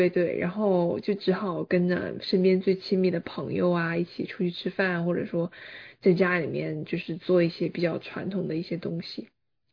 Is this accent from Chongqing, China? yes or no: yes; Chongqing, China; 然后我是重庆人